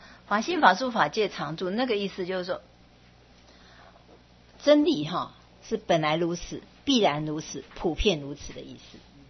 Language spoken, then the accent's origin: Chinese; China; 我们中国人是这样，现在学会就赶快，我死的时候要死得好啊